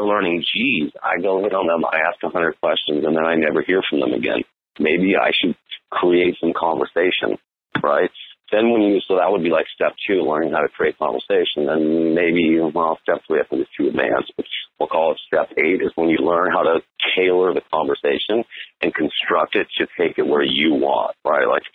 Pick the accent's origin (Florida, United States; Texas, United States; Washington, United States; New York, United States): Washington, United States; Seattle; moved away; No, I'm from Seattle. I moved here like 6 months ago.